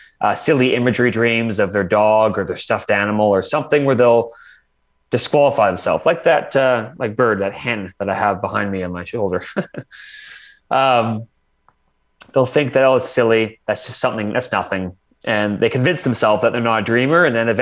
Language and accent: English; Canada; So me as a Canadian here picking on the Yanks.